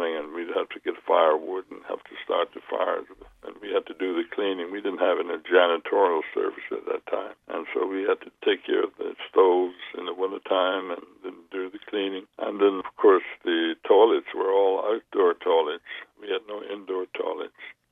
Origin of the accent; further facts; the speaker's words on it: United States; and I think that was a real plus as growing up in Lancaster County.